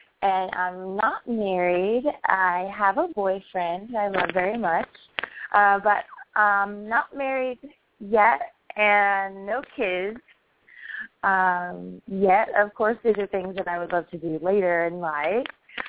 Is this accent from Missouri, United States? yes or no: no; Paris, Texas, United States; Yes. I'm from Paris, Texas.